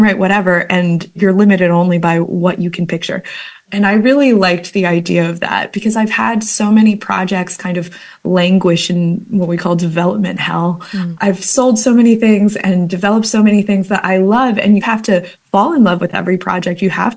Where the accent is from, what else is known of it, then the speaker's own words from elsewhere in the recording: Kansas, United States; also born or lived in New Jersey; I grew up in Kansas, so there was definitely 5 years of repression through being in the buckle of the Bible Belt